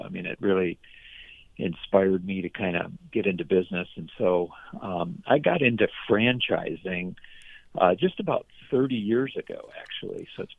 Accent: Michigan, United States; now in Florida, United States; From Michigan originally, born and raised. Now we live in Florida. We still have a place in Michigan, so we kind of go back and forth.

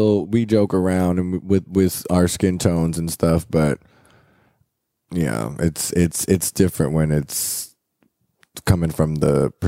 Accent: San Jose, California, United States; also born or lived in Sacramento; So San Jose is more so like Asians and Mexicans. You got your whites and your blacks as well, but it's more so like that diverse.

